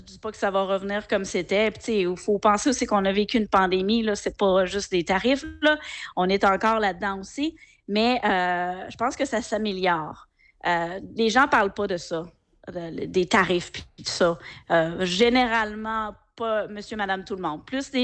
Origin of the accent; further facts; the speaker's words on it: Quebec, Canada; je suis née ici. Là, j'ai juste un problème, problème quand je parle. Mais on revient toujours à me poser ces questions-là. Puis quand je dis que je viens du Québec